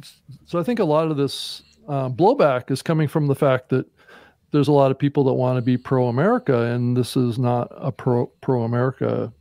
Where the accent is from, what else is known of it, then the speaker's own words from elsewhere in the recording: United States; I don't want to be seen as anti-American because I'm American.